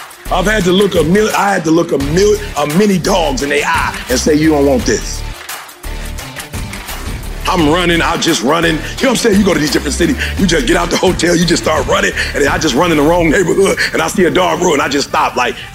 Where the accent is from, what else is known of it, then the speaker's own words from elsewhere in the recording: Detroit, Michigan, United States; I couldn't be a multimillionaire because I grew up in Detroit, Michigan.